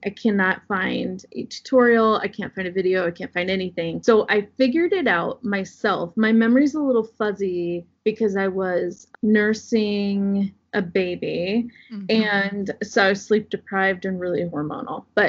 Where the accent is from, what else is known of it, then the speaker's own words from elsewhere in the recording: Iowa, United States; Small town of Iowa. Yeah, I grew up in Southwest Iowa